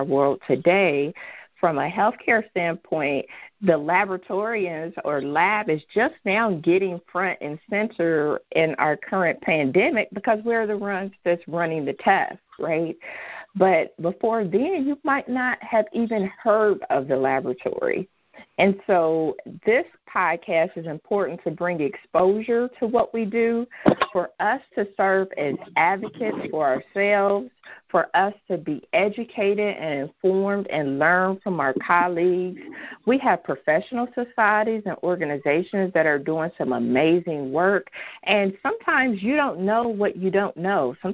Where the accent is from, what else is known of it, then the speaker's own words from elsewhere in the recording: Cincinnati, Ohio, United States; I am from Cincinnati, Ohio.